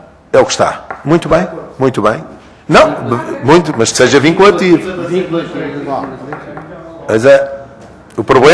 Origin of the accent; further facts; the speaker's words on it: Aveiro, Portugal; eu sou de Aveiro, para quem não sabe